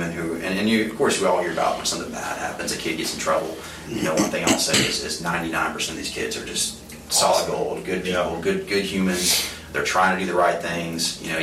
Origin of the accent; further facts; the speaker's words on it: Florida, United States; now in Baton Rouge, United States; And then, here in Baton Rouge, I'm not from Louisiana. Like I said, I played ball over at Florida State. I grew up in Florida. But we've been here a while.